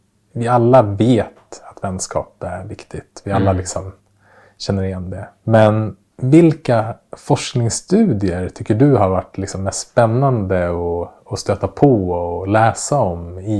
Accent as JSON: {"language": "Swedish", "town": "Västerås", "region": "Västmanland County", "country": "Sweden", "tie": "born or raised there", "said": "jag träffade några av mina äldsta vänner från Västerås där jag växte upp för någon helg sedan."}